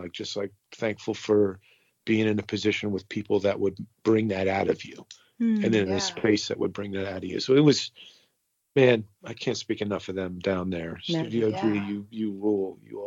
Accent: New Jersey, United States; Like I grew up in Jersey. Don't hold it against me.

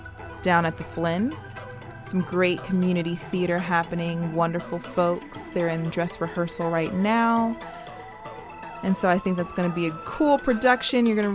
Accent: Georgia, United States; Got to meet him years ago when I saw … at a theater in Athens, in my home state of Georgia.

